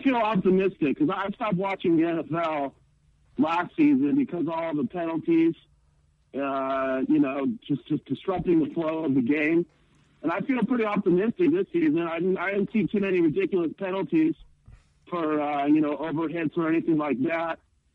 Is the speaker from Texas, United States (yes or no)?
yes; El Paso, Texas, United States; I'm from El Paso. We're not the real deal.